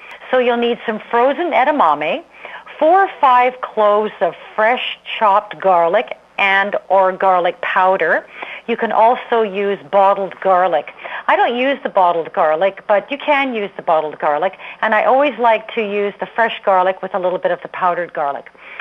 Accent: Canada; Well, being Canadian, and we are proud to be Canadians after the Olympics

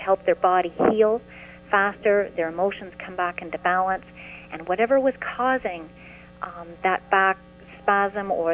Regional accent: Montreal, Quebec, Canada; I'm from Montreal

